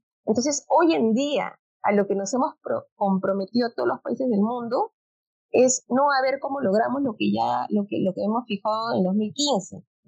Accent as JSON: {"language": "Spanish", "country": "Peru", "said": "esas ventajas que tenemos como peruanos"}